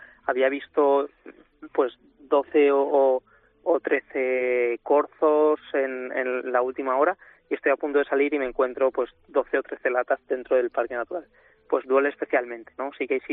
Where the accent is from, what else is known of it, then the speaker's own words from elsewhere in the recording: Valencia, Valencian Community, Spain; en Valencia, que es de donde soy